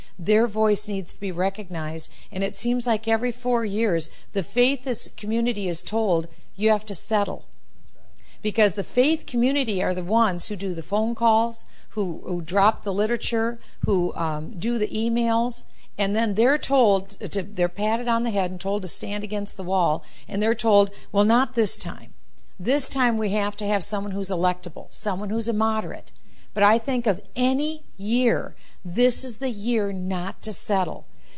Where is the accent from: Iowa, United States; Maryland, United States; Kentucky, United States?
Iowa, United States; and this is how I intend to run the country, in a way that I grew up understanding here in Iowa. We were frugal, we were prudent